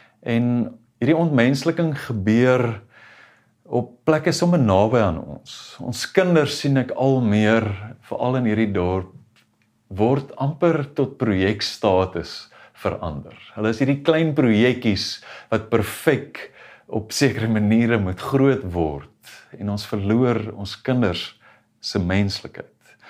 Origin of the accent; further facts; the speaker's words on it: Brakpan, Gauteng, South Africa; omdat ek baie sensitief is oor ek van Brakpan afkom